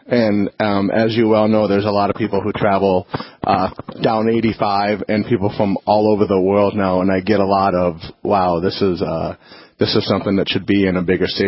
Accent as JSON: {"language": "English", "town": "Watford City", "region": "North Dakota", "country": "United States", "tie": "born or raised there", "also_born_or_lived": "Phoenix, Arizona", "moved": "as an adult", "said": "So I was born and raised in Watford City. This is all I knew. I went to 2 years of junior college in Williston, very proud of the Tetons."}